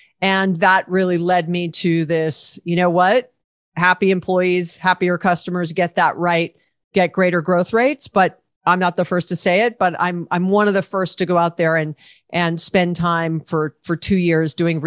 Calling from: Los Angeles, California, United States; I am joining you from Los Angeles, California.

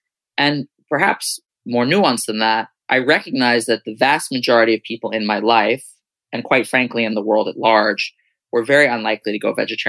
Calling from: Summit, New Jersey, United States; I'm in Summit, New Jersey, which is about 40 minutes outside of Manhattan.

